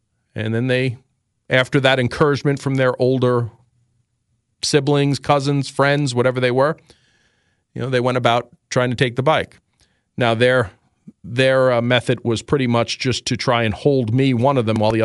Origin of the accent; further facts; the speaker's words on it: New York City, New York, United States; If this something like that was attempted back in my day when I was 10, 13, or 15, and I grew up in New York City